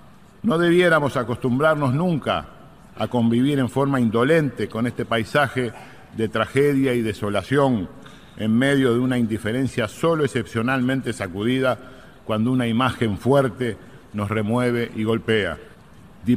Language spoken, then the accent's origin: Spanish; Uruguay; Expresamos nuestra satisfacción y orgullo como uruguayos, como latinoamericanos